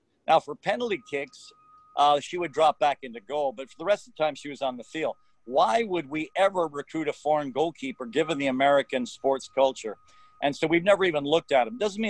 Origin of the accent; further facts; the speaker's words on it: Mumbai, Maharashtra, India; born there; moved away; also born or lived in Kenya / Singapore; I was born in an English colony. I was raised in British colonies. I was born in Bombay, India. I've lived in Kenya and Singapore.